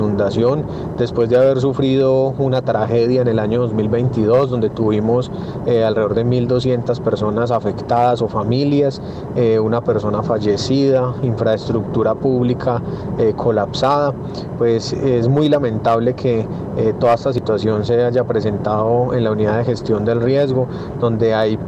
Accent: Colombia; Genera mucha indignación como colombiano

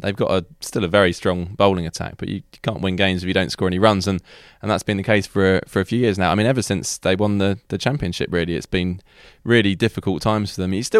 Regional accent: Canterbury, South East England, United Kingdom; I grew up in Canterbury

